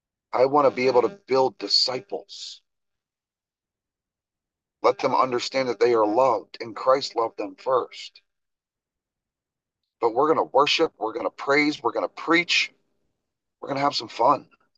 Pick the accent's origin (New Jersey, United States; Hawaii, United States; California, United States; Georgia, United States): New Jersey, United States; I'm from New Jersey. We've got all different states.